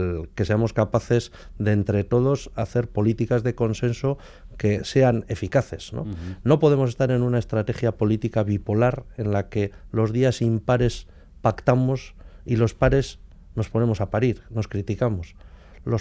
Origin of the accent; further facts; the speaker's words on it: Abanto y Ciérvana, Basque Country, Spain; yo soy de la zona minera y en aquella época había un 57% de paro juvenil en mi pueblo, en Abanto y Ciervana, y un 36% de paro global